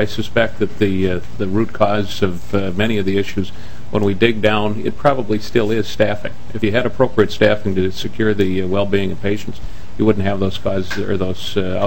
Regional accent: Minnesota, United States; And as a Minnesotan or any Minnesotan, that's a little scary.

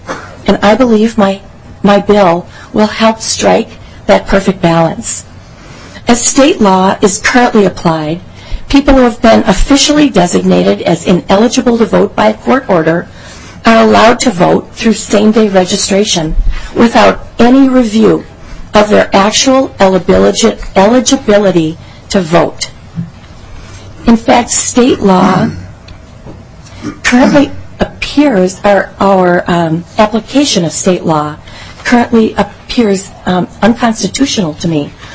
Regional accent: Wisconsin, United States; The process is modeled after Wisconsin, my home state.

